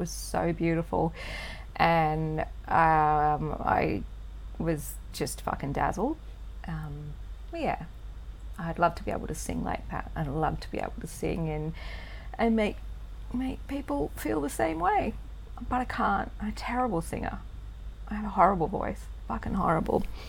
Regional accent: Australia; Are you from New Zealand? No, I am not. I am from Australia.

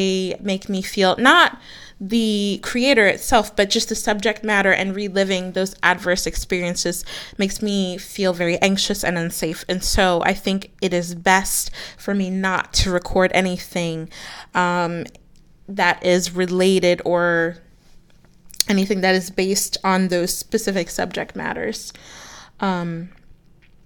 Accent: United States; born there; my family is from Jamaica. And so I was born here in the States, in the United States, but my family's from Jamaica.

